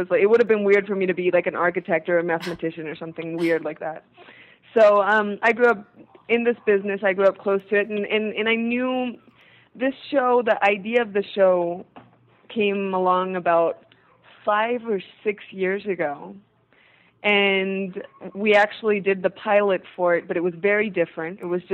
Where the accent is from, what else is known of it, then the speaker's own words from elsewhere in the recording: California, United States; I grew up in California, and in elementary school and junior high and high school